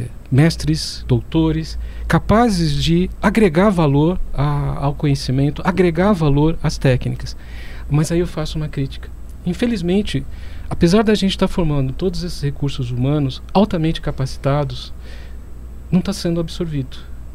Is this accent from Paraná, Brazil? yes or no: yes; Paraná, Brazil; Eu, como paranaense, adoro essa questão.